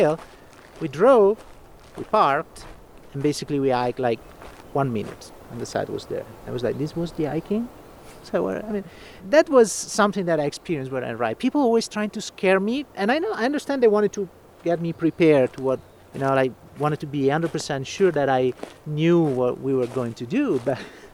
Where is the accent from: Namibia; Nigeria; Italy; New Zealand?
Italy; central Italy; English is a second language; moved away as an adult; now in United States; I am Italian, 100%, born and raised. I'm from Central Italy. I came to work in the United States because